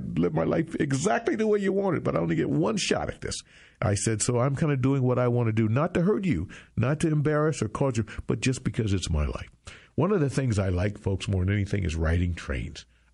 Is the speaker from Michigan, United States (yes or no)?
yes; Detroit, Michigan, United States; I had a friend of mine, I'm from Detroit, and his wife's mother died, and we went to school together